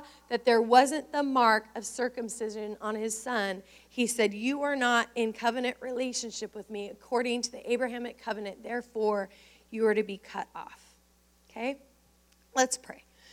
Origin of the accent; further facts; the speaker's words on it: United States; I'm Native American, so maybe we'll kind of go with that sort of flow.